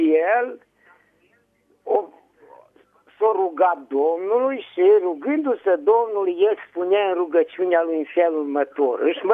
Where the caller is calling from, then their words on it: Bistrița, Bistrița-Năsăud, Romania; Sunt de la Bistrița